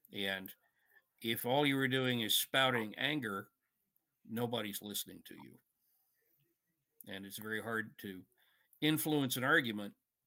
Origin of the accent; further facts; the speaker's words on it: Norfolk, Virginia, United States; I grew up in Norfolk, and our family property was on a body of water that connected eventually to the Chesapeake Bay.